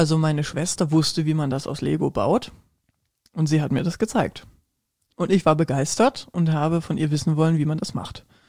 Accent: Leipzig, Saxony, Germany; Ich arbeite seit 2019 mittlerweile als Stadtführer in meiner Heimatstadt

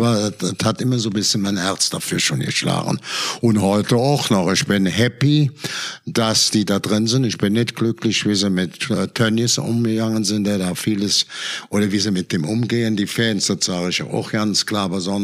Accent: North Rhine-Westphalia, Germany; Ich bin im Braunkohlengebiet groß geworden.

